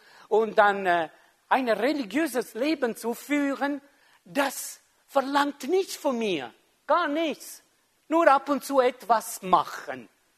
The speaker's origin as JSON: {"language": "German", "country": "Switzerland", "said": "Wir hätten vielleicht Unterschrift gesammelt, gell, als Schweizer."}